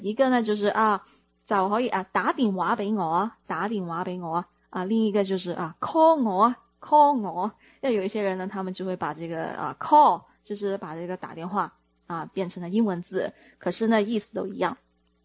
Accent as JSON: {"language": "Chinese", "country": "Hong Kong", "tie": "born or raised there", "said": "因为我在香港长大，所以呢我就会说啊，我有嘢要揾你。"}